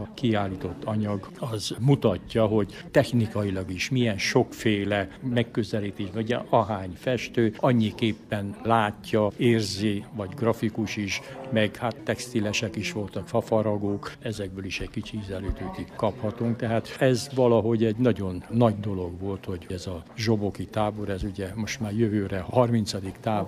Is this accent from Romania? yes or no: yes; Cluj-Napoca, Cluj County, Romania; elsősorban kolozsvári vagyok, de van egyfajta kötődésem Kalotaszeghez, van egyfajta kötődésem ugye Székelyföldhöz